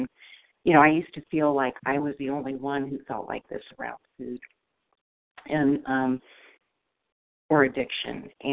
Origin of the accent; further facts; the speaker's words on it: California, United States; from California.